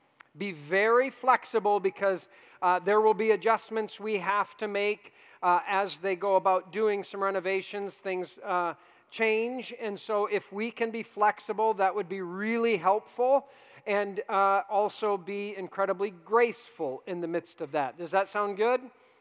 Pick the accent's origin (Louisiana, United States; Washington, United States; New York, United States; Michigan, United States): Michigan, United States; Hudsonville; I grew up in Hudsonville